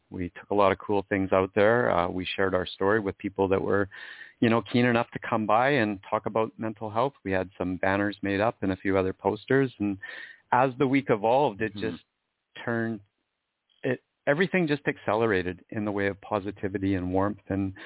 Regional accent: Chilliwack, British Columbia, Canada; I mean, I'm a farm boy. I grew up in Chilliwack in the Fraser Valley

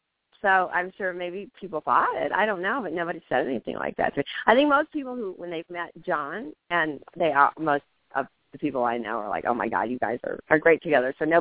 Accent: Midwest, United States; We're both from the Midwest, and we kind of have that same, you know, personality in common

